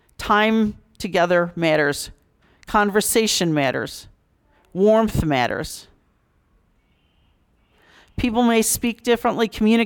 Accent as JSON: {"language": "English", "region": "New England", "country": "United States", "tie": "born or raised there", "said": "Am I a warmer person, hopefully, now than I was growing up in the New England culture where you don't hug very much?"}